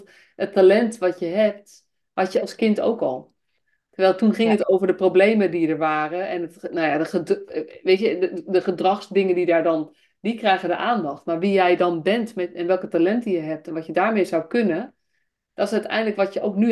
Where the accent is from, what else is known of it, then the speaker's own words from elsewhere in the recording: Netherlands; want dit is natuurlijk iets waar we als Nederlanders helemaal niet goed in zijn.